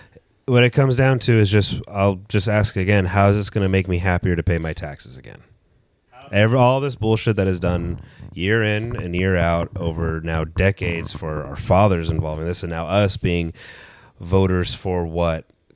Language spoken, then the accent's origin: English; United States; the real big concern for me as an American